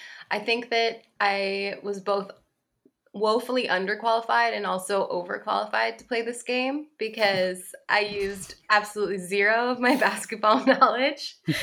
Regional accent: Minnesota, United States; Oh, that's embarrassing because I'm from Minnesota.

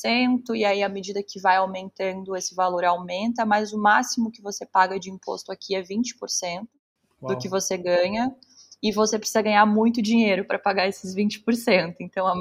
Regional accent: Brazil; now in Cape Town, South Africa; Você, a gente, né, enquanto brasileiro, quando você começa de fato a viver aqui, você percebe que na verdade não é tudo isso, é muito parecido com o Brasil.

